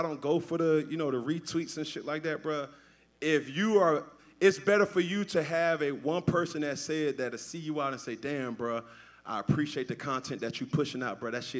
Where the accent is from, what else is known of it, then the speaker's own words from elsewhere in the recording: Atlanta, Georgia, United States; Like, I'm from Atlanta, Georgia. I say that shit proudly.